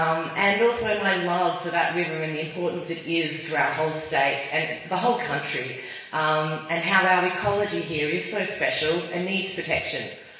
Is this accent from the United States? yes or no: no; Glenelg, South Australia, Australia; I grew up in Glenelg, down there by the beach with my parents who still live there 40 years later.